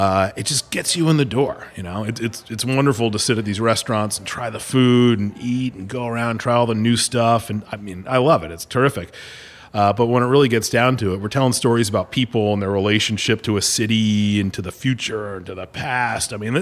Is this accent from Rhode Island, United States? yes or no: yes; Rhode Island, United States; I was back home where I grew up in Rhode Island